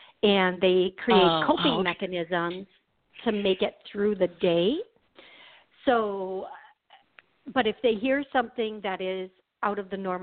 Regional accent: Milwaukee, Wisconsin, United States; because I'm from Milwaukee

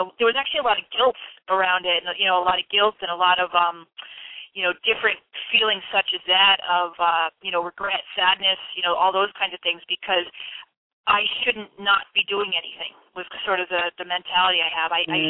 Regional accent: Connecticut, United States; born and raised in Connecticut all my life, so, you know, it's that quote-unquote New England tradition

